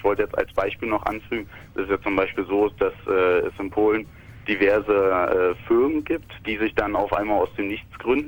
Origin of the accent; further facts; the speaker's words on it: Russia; now in Germany